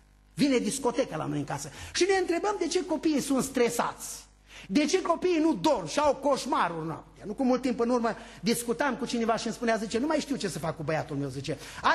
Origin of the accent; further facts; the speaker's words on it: Apuseni Mountains, Romania; born there; m-am născut undeva în Creierul Apusenilor. Cel mai apropiat vecin era undeva la un jumătate de kilometru de noi.